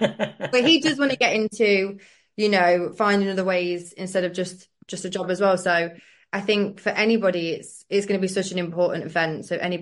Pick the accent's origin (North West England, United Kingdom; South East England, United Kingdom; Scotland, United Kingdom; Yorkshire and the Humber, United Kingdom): South East England, United Kingdom; Brighton; I'm from Brighton and I've just come from a normal job and I was a civil servant.